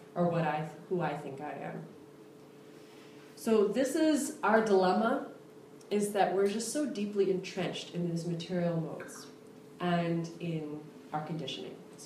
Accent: United States; also born or lived in India; very much like I was born and raised in this country.

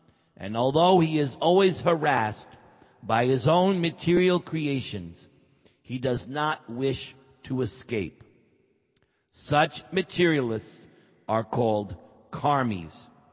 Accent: New York, United States; moved away; I come from New York. And anyone who grows up in New York, you think, we're in New York.

